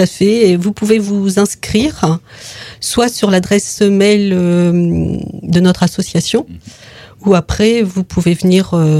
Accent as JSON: {"language": "French", "town": "Loches", "region": "Centre-Val de Loire", "country": "France", "said": "Moi, je suis de Loche."}